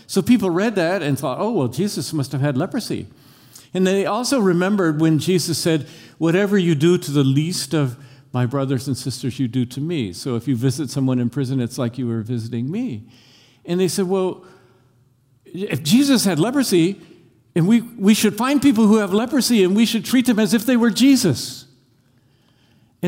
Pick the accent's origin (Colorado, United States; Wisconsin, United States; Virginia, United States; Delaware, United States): Colorado, United States; Evergreen; One illustration that helps me understand why God would do that takes place in my hometown. I live in a little town called Evergreen, Colorado. It has about 7,000 people.